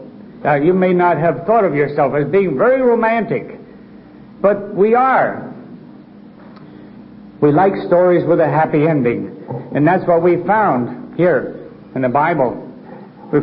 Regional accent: Merchantville, New Jersey, United States; She and her father and mother, and we grew up in Merchantville, New Jersey.

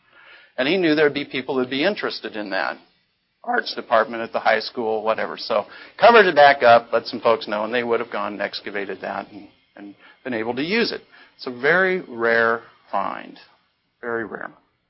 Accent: Oregon, United States; I grew up in Oregon, grew up in around the logging industry.

